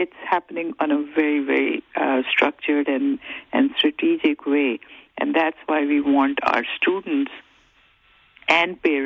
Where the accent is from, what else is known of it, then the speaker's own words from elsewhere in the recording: Pakistan; English is a second language; also born or lived in Saudi Arabia; now in United States; I'm originally from Pakistan, born and raised there, and lived for 10 years in Saudi Arabia, and have experienced the Sharia law firsthand, actually lived under Sharia law all my life before coming to the U.S.